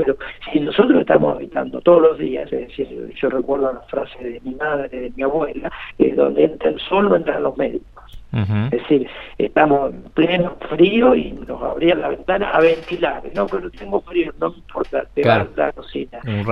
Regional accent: San Martín de los Andes, Neuquén, Argentina; Ese fue mi tacho de residuo de toda mi infancia en San Martín de los Andes.

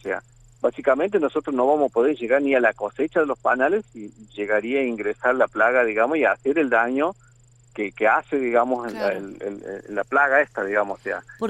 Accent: Argentina; como argentinos

